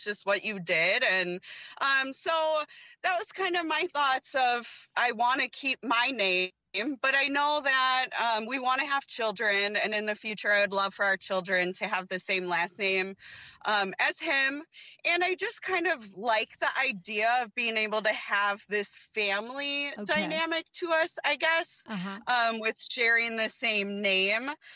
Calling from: Wisconsin, United States; So I'm calling from Wisconsin.

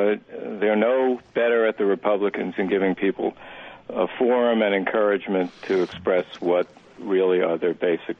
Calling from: Massachusetts, United States; I'm calling from Massachusetts, and I think you should keep an eye on the primary campaign for governor in Massachusetts

